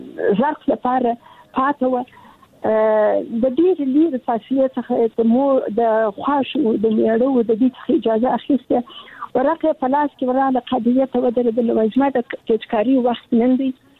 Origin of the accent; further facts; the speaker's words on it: Kandahar, Afghanistan; زه د کندهار یم، د کندهار د ونیا انالیسي کې مې زده کړې وکړې